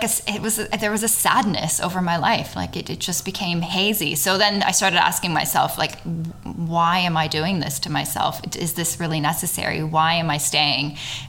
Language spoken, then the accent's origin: English; Canada; now in Australia; Growing up in Canada, my first job, I got paid $7 an hour